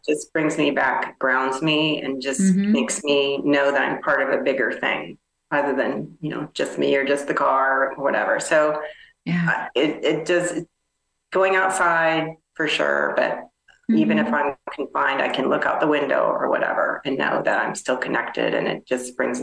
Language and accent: English; Midwest, United States; I grew up in the Midwest, you know, across from a corn and soybean field, you know, dirt road. We didn't live on a farm, but we're surrounded by farms.